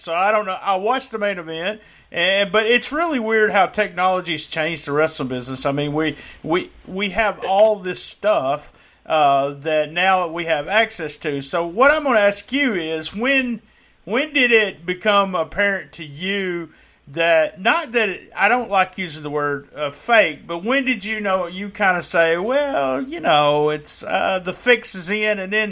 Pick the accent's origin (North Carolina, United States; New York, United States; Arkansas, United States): Arkansas, United States; also born or lived in Southeast Missouri; I was from the Memphis area, which I was really in sort of Northeast Arkansas, Southeast Missouri.